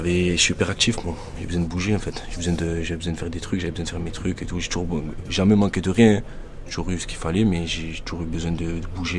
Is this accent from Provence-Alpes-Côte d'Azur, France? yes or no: yes; Aix-en-Provence, Provence-Alpes-Côte d'Azur, France; born there; also born or lived in Marseille; Moi, je suis né à Aix. Après, j'ai bougé. Là, je suis à l'Estac. J'étais à la ZUP de Aix à un moment, vers la Gare Routière. J'ai été vers Corcy. J'étais vers l'Estac, vers Frévalon pendant un moment. J'ai bougé un peu partout dans Marseille.